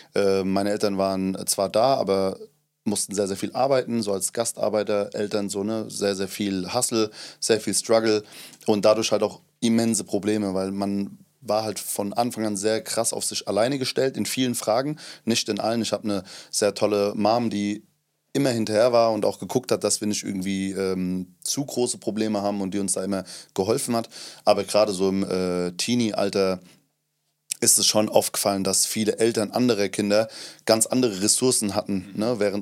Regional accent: Hanau, Hesse, Germany; Ich bin in Hanau groß geworden, bei Hanau, in Hanau, also kurz davor. Und habe sehr früh auch Frankfurt kennengelernt, habe dann später in Darmstadt studiert. Also ich habe Hessen so gut es geht mitgenommen.

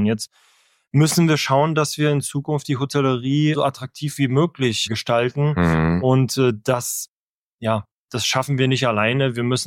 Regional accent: Germany; Ja, und wir als Deutsche neigen halt wirklich dazu, viel zu jammern.

